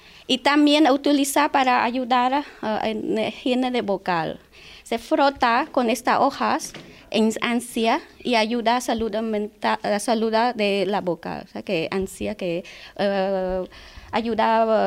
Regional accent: Cambodia; Spanish is a second language; soy de Camboya, tengo 40 años y nací en noreste de Camboya, de un pueblo pequeño.

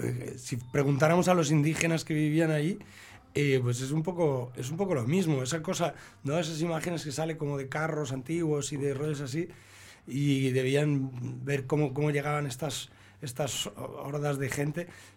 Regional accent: Balearic Islands, Spain; Yo soy medio mallorquín, con lo cual entiendo

